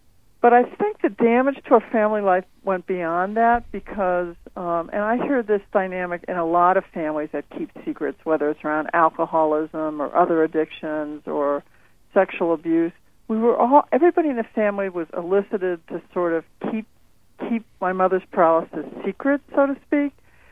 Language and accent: English; Los Angeles, California, United States; Well, I remember actually, I grew up in the Los Angeles area